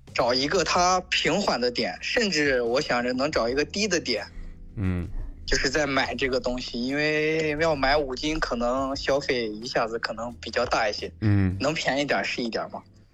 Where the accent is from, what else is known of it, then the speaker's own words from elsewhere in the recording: Xi'an, Shaanxi, China; 我在西安长大的，但是祖籍是河北。